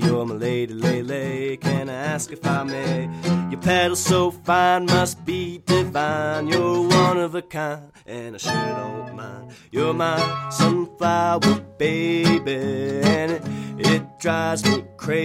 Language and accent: English; Baltimore, Maryland, United States; Yeah, and I'm from Baltimore.